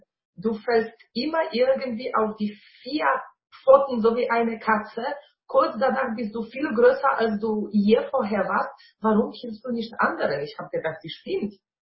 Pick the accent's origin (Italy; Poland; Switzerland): Poland; German is a second language; moved away; Ich komme ursprünglich aus Polen, was man natürlich auch hören kann.